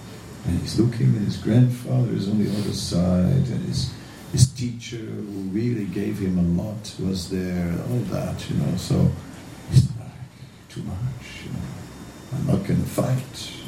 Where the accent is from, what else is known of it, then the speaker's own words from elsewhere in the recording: Netherlands; I'm anyway from the coast, I'm from the Netherlands, lots of coasts, so I grew up with the ocean